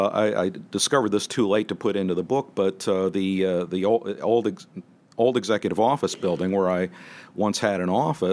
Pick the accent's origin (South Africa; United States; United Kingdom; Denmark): United States; New Jersey; Now, I grew up in New Jersey, and Woodrow Wilson was the governor of the state of New Jersey.